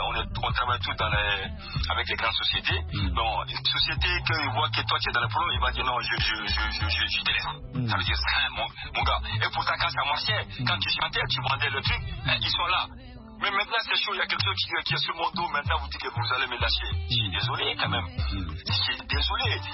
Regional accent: Mali; Moi, en tant que Malien, citoyen du monde, je respecte ce monsieur parce que c'est mon nouveau président.

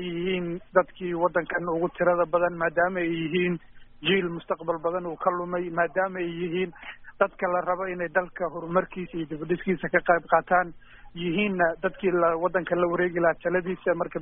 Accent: Mogadishu, Banaadir, Somalia; moved away; Aniguna dhalinyaronimadeydii waqtigii caruur aan korayay magaalada Muqdisho aan ku koray, kadib waxaan nasiib fursad u helay inaan waddamada dibadda oo muddo kusoo noolaado.

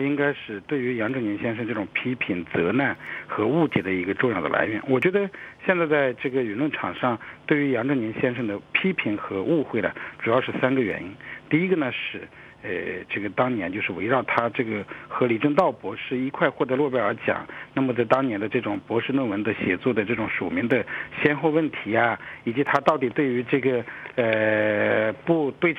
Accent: China; 作为一个中国人

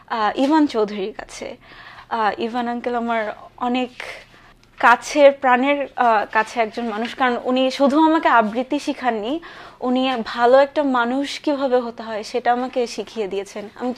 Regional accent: Bangladesh; আমি বাঙালি, আমার চেহারা দেখলে বলবে, যে কেউ বলবে আমি বাঙালি, আমি বাংলাদেশি।

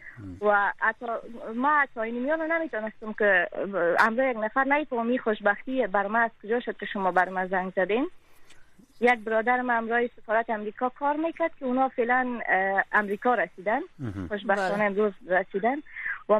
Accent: Kabul, Afghanistan; خودم و فامیلیم تمام ما در کابل زندگی میکنیم، همیجا به دنیا آمدیم و خودم هم از کابل هستم

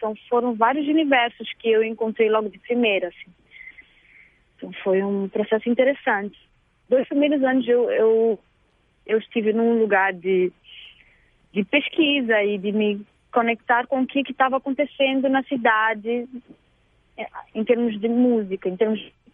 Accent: Maputo, Mozambique; born there; cantora de Moçambique, nasci em Maputo.

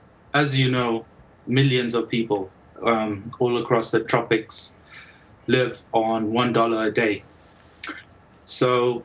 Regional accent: Zambia; when I grew up in Zambia and we traveled to a game park

